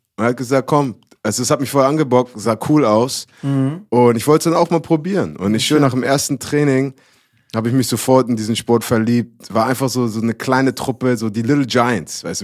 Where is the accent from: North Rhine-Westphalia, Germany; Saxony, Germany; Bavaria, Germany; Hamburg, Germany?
Hamburg, Germany; Ich bin mit meiner Mom in Hamburg aufgewachsen.